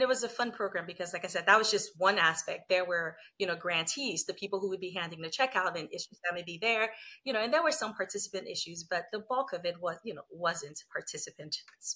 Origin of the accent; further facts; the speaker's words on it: Liberia; when I was a kid and I grew up in Liberia, West Africa